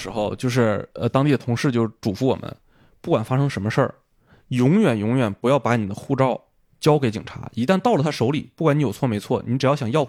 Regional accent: China; 首先我是一个中国人

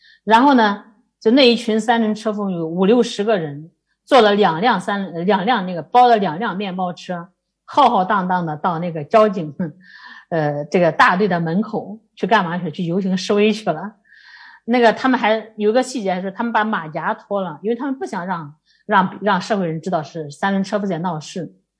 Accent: Dengzhou, Henan, China; also born or lived in Xi'an, China; 他说他不知道穰县人，就是我的家乡的县城，都是生红砖

